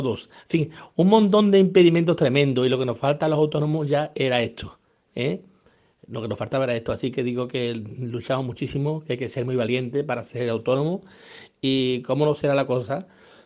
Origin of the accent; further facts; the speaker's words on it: Andalusia, Spain; somos andaluces, somos exagerados